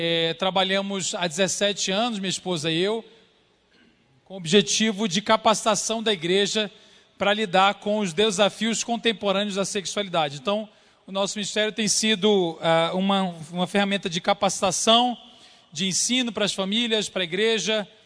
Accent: Belém, Pará, Brazil; now in Belo Horizonte, Brazil; Eu venho lá de Belo Horizonte, moro em BH. Mas você viu meu sotaque não é exatamente sotaque mineiro, né? Eu sou de Belém do Pará, bem ali, onde Jesus nasceu

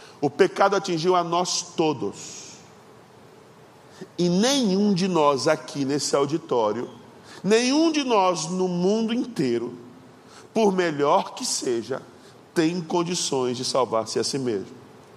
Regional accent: Ariquemes, Rondônia, Brazil; Eu sou de Rondônia, numa cidade do interior chamada Ariquemes, e lá na minha terra o pessoal gosta muito de pescaria.

